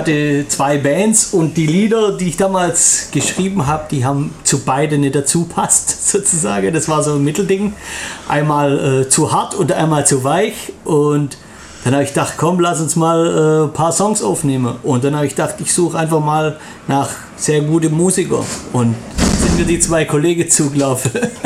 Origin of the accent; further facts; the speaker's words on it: Baden-Württemberg, Germany; Eigentlich kommen wir verteilt aus dem Remstal.